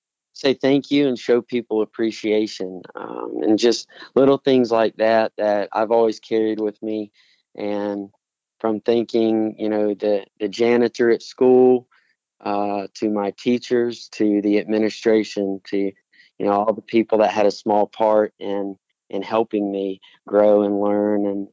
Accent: Mississippi, United States; born there; also born or lived in Alabama / Georgia / Tennessee / South Carolina; So I was born in Mississippi and spent a few years there. But my dad is in business and sales, and as that goes, kind of working up the ladder and into different positions. I spent some time in Alabama, Georgia, Tennessee, but my family and I ended up in South Carolina going on 13 years ag

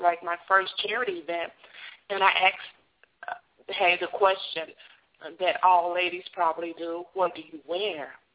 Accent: the South, United States; And plus, it doesn't hurt that we're from the South.

